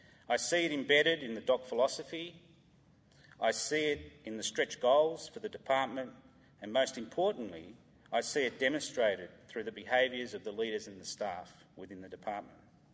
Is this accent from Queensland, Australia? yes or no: no; Sydney, New South Wales, Australia; As I was born and bred in Sydney